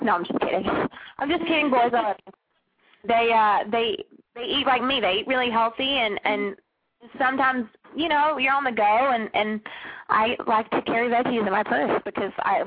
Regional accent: Georgia, United States; I'm from Georgia. I bleed red and black. I'm a big Bulldog fan, and I love football.

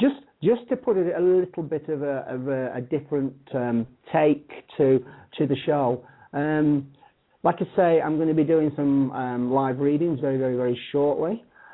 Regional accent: Blackpool, North West England, United Kingdom; also born or lived in Fleetwood; Obviously, people are going to realise from my accent that I am a Pom. I am English. I'm actually originally from the Blackpool area. I was born in Fleetwood, Lancashire, and I did probably about 10, 15 years of my professional work over there.

